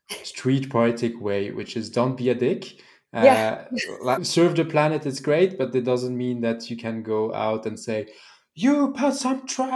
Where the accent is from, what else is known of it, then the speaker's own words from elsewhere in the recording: Switzerland; So I'm from Switzerland, working in Switzerland, and Switzerland is a bit more conservative.